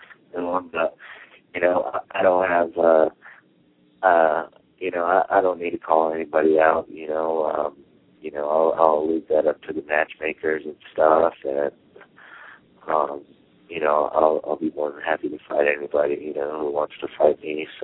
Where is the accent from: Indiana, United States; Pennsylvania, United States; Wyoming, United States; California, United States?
Wyoming, United States; Cheyenne; I got a lot of love from my hometown. You know, everyone here supports me and. You know, I'm proud to represent, you know, Cheyenne, so it's good.